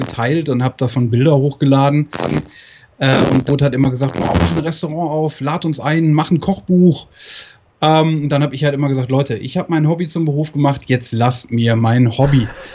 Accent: Moers, North Rhine-Westphalia, Germany; Ich komme aus Moers vom Niederrhein. Mhm. Und ich bin 42 Jahre alt

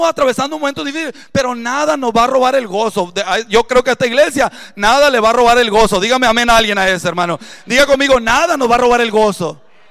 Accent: Sinaloa, Mexico; Yo también soy de Sinaloa

